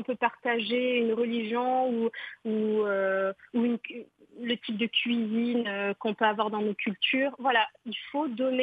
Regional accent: Morocco

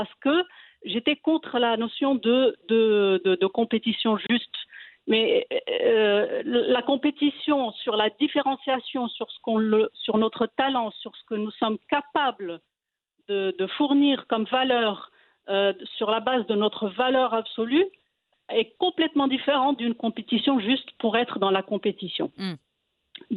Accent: Morocco; Chez nous, au Maroc, c'est en train d'être assimilé.

